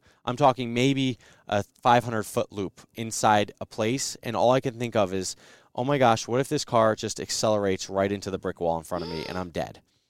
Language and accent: English; East Coast, United States; I should say Jersey. I don't know. Whatever. I mean, I grew up on the East Coast.